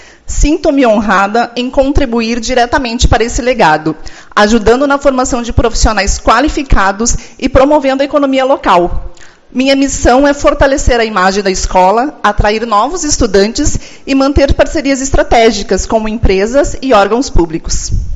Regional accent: Uruguaiana, Rio Grande do Sul, Brazil; nascida e criada em Uruguaiana.

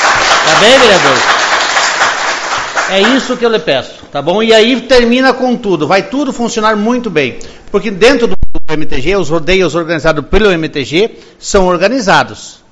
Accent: Rio Grande do Sul, Brazil; Todos nós somos gaúchos

